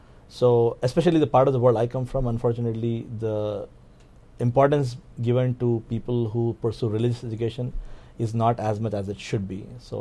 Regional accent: India; moved away as an adult; now in United States; Well, I grew up in India. I came to the US when I was 25 years of age, about 15 years ago.

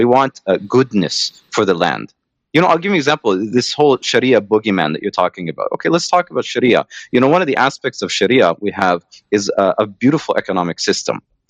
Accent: Canada; I'm not American. I'm Canadian, actually. I'm seventh generation Canadian. I've been, you know, my family's been here for seven generations now. And we're originally from Scotland.

